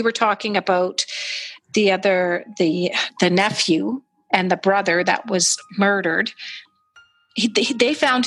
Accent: Englehart, Ontario, Canada; born there; I was born in Tomstown, which is just outside of Englehart, in around the Hilliardton area.

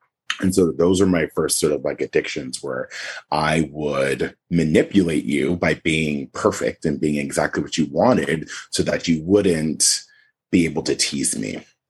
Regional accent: Pacific Northwest, United States; I grew up in the Pacific Northwest in a predominantly white neighborhood. We were the only Black family in my neighborhood.

